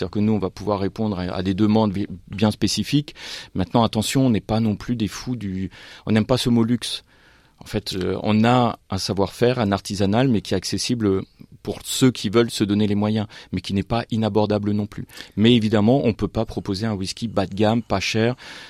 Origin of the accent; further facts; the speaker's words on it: France; des whiskies qu'on n'arrive plus à trouver chez nous en France.